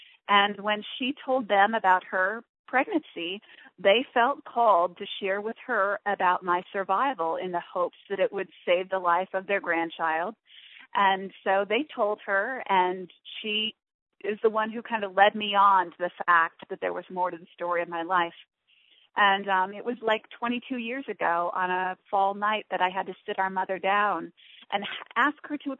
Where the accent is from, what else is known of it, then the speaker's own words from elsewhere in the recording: Iowa, United States; I grew up in Iowa.